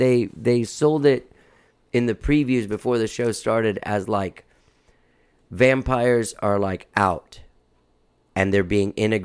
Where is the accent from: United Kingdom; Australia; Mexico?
Mexico; now in United States; I grew up living in Mexico and like I feel very close to cultures that are even outside of the United States, my own Spanish and Latin culture.